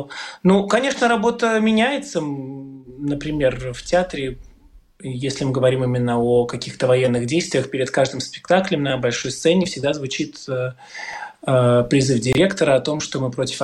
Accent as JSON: {"language": "Russian", "country": "Ukraine", "tie": "born or raised there", "also_born_or_lived": "Russia", "moved": "as an adult", "lives_now": "Latvia", "said": "Да, школа у меня была украинская, а в институте я учился в России, потом вернулся сюда, обратно в Латвию."}